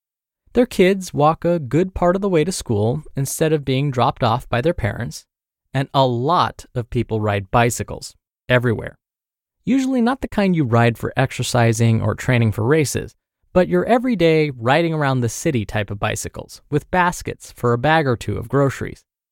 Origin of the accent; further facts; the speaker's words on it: Guam; Seriously, in America, including my home country of Guam